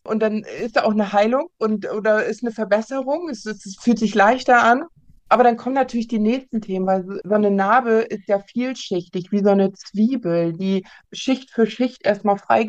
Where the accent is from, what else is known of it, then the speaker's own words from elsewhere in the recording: Kiel, Schleswig-Holstein, Germany; born there; Ich bin tatsächlich auch in Kiel geboren, also direkt am Meer geboren.